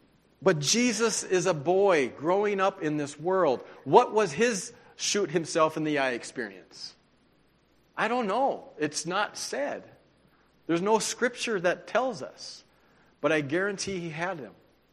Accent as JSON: {"language": "English", "town": "Daisy", "region": "North Dakota", "country": "United States", "said": "I'm from Daisy, North Dakota, small little place."}